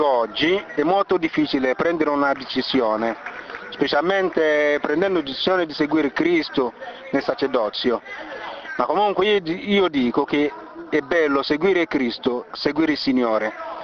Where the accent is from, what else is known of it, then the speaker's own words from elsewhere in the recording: Nigeria; Italian is a second language; now in Italy; vengo dalla Nigeria